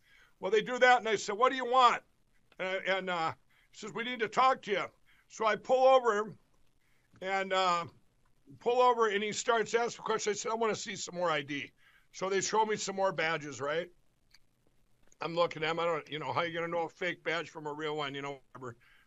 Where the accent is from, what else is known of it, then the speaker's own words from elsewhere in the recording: Chaska, Minnesota, United States; also born or lived in Mankato, Minnesota; it's two hours back to my hometown of Chaska, Minnesota. Well, I stopped where I was born, incidentally, in Mankato, Minnesota.